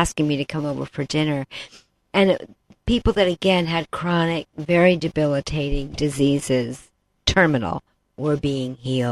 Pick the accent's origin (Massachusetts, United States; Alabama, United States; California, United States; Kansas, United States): Massachusetts, United States; Boston; I grew up in the Boston area